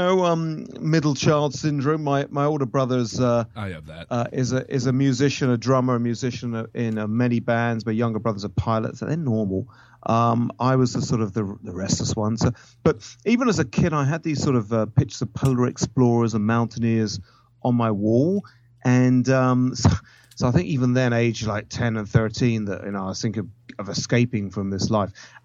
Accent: New Forest, South East England, United Kingdom; I grew up in a place called the New Forest in Hampshire, southern UK. And the nearest thing to put it's like a national park. But it's got villages, it's got roads, it's got towns, it's things. But ponies, you know, horses roam the streets and things like that.

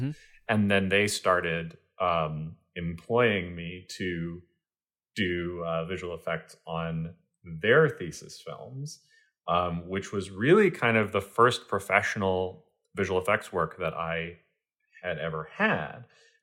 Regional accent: Philadelphia, Pennsylvania, United States; moved away as an adult; now in Los Angeles, United States; And I spent the first 18 years of my life right there before coming out to LA for film school.

